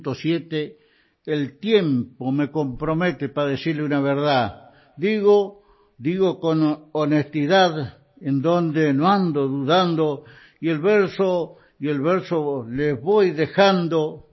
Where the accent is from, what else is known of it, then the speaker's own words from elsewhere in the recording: Los Antiguos, Santa Cruz, Argentina; born there; now in Río Gallegos, Argentina; Muchos creen que soy de acá, yo, Río Gallegos, yo soy nacido en Los Antiguos.